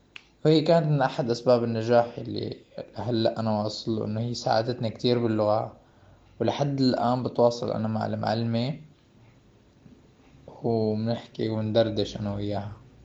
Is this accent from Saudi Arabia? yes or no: no; Syria; بظروف الحرب عندنا بسوريا. راسلت جامعات، شفت جامعات كتير، وقررت اني اسافر على مدينة كراسنودار على جامعة كوبان تكنولوجية.